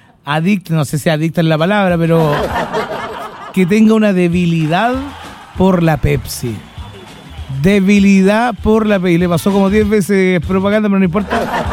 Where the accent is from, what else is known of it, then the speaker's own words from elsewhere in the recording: Chile; Somos chaqueteros los chilenos.